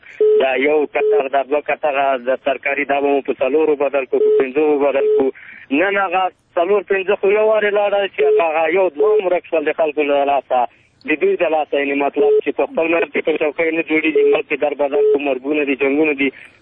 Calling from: Paktia, Afghanistan; زازه ام دی پکتیا ولایت نه.

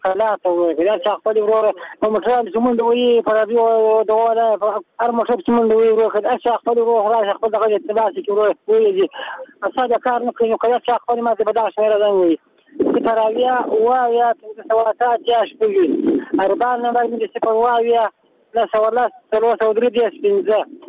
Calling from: Kandahar, Afghanistan; کندهار خبرې کوم.

